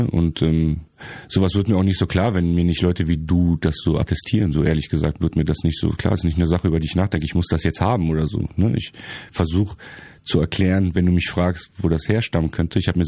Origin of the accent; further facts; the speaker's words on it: Germany; moved away; Ich war Flüchtling. Ich bin aus der DDR geflüchtet mit meiner Familie.